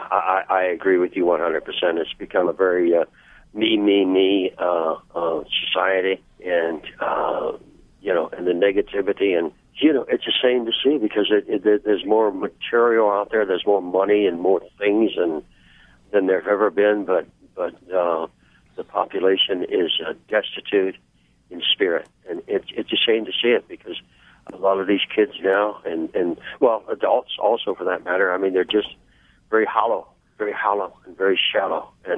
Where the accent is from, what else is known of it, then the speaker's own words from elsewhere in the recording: Dayton, Ohio, United States; I didn't even make it down to my hometown of Dayton.